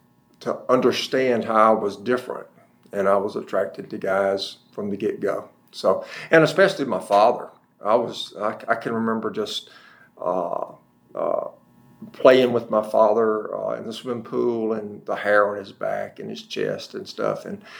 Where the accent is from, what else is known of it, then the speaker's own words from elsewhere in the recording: Madison, Georgia, United States; I was born in, grew up in Madison, Georgia. I was born in Athens on a dairy farm. It was a third generation dairy farm.